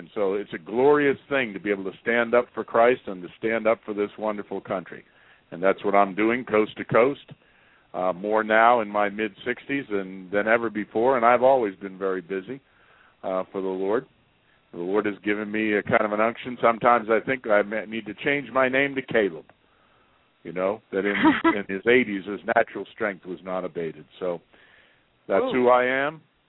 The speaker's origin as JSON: {"language": "English", "town": "Lexington", "region": "Massachusetts", "country": "United States", "tie": "born there", "lives_now": "New Hampshire, United States", "said": "I live here in the wonderful state of New Hampshire. I was born in Lexington, Massachusetts."}